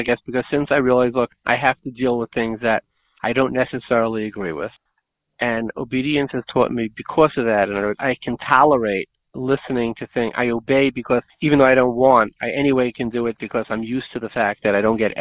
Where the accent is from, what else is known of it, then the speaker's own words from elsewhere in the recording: United States; And this is as an American, maybe as a Jew, right?